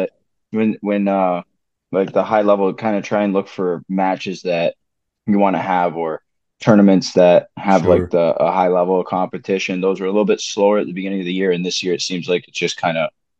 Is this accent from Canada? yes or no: yes; Canada; I grew up in Canada, but I was so close to the Midwest that I kind of consider it Midwest